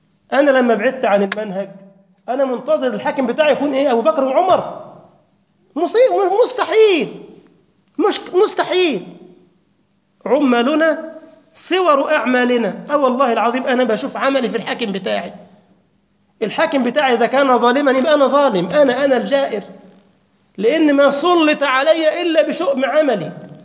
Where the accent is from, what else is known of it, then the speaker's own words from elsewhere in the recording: Egypt; شوف بس عندنا في مصر